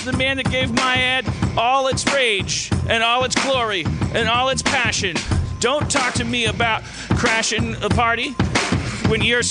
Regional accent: Milwaukee, Wisconsin, United States; I come from Milwaukee, but I'm not there for tonight's walkie-talkie today.

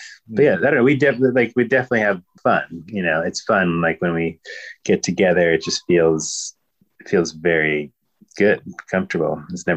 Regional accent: Ohio, United States; I'm obviously from Ohio, which is more, it feels like more East Coast in a way or something

